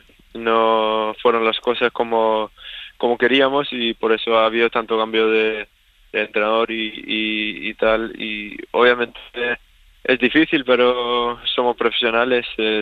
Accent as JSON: {"language": "Spanish", "country": "Sweden", "second_language": "Spanish", "said": "como siendo sueco, la verdad que Mallorca es el paraíso."}